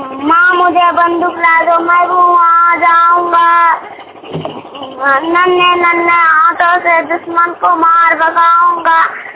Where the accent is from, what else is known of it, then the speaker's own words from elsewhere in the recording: Jharkhand, India; घर चकरी थाना टापू जिला बड़ा झारखंड का रहने वाला हूँ।